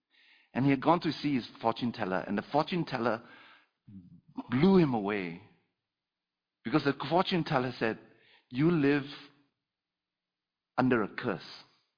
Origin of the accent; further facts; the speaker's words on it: Malaysia; I come from Malaysia, in which the spiritual realm is quite real.